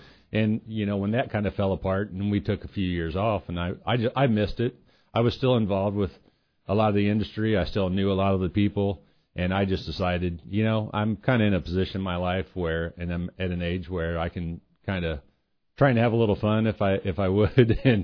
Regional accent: Quincy, United States; because we're from Quincy.

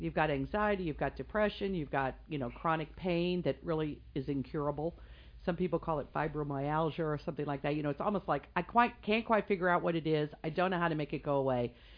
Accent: Quincy, Illinois, United States; And so I am so proud of the Quincy Park District in my hometown, because we have people coming all over for our fully accessible playground, and now we're building a second one.

